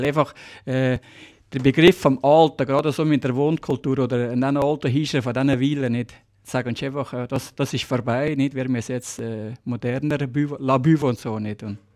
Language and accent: German; Valais, Switzerland; Saastal ist für mich, ist meine Heimat da und ich würde nie weggehen. Ich bleibe einfach im Saastal.